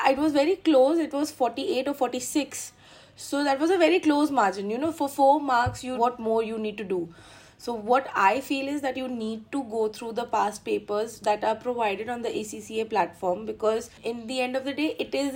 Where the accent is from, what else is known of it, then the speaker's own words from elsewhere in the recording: India; So being an Indian student, finding the right mentor really helped me.